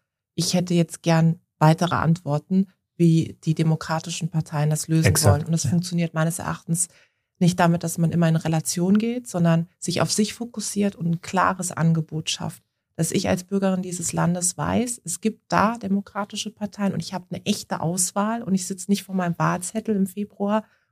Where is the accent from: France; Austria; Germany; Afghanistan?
Germany; Baden-Württemberg; in Baden-Württemberg, in meinem Heimatbundesland, in Karlsruhe.